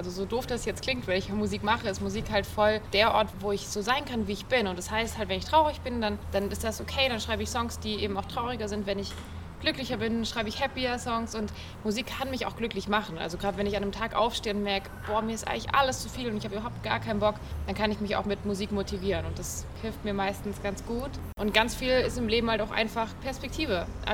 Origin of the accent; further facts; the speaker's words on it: Baden-Württemberg, Germany; now in Berlin, Germany; das ist ja meine Heimat irgendwie, da bin ich hergekommen. So, da war ich ganz lange, inzwischen wohne ich in Berlin oben.